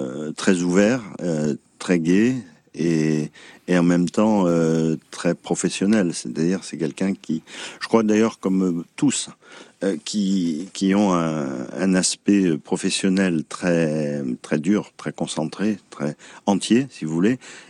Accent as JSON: {"language": "French", "country": "France"}